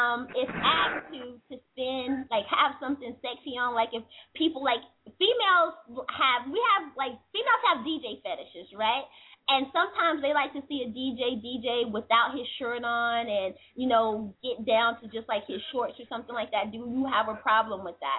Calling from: New York, United States; I'm calling you from New York.

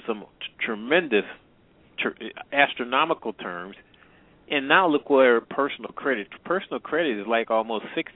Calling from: St. Louis, Missouri, United States; I'm calling from St. Louis.

